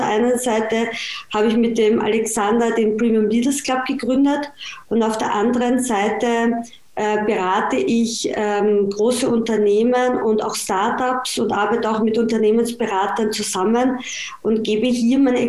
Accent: Vienna, Austria; Also wie man jetzt schon am Dialekt hören kann, bin ich aus Österreich, aus dem schönen Wien.

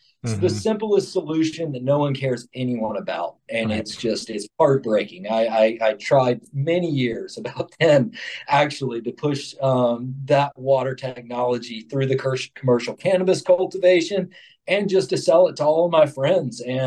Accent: the South, United States; I had some experience growing up in the South

